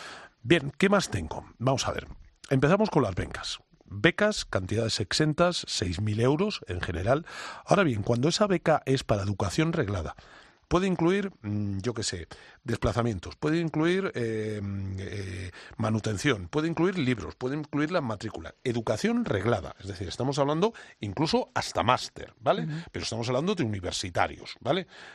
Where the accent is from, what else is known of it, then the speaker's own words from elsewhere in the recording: Community of Madrid, Spain; Yo estoy pensando que yo soy madrileño, que tengo 54 años